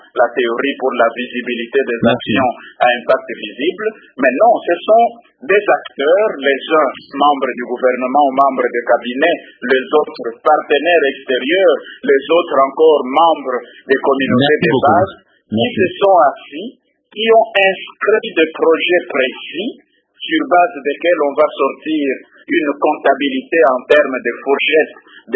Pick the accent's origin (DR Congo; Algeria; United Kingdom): DR Congo; j'ai dit tout à fait honnêtement en tant que Congolais que cela ne doit pas nous ressembler